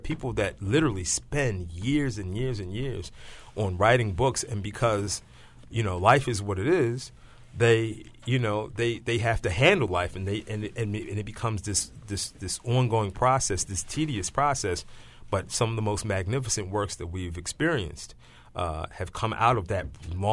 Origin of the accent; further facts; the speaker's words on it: Baltimore, Maryland, United States; I know I'm from West Baltimore